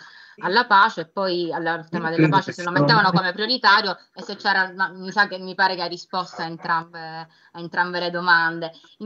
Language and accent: Italian; Sicily, Italy; io sono siciliana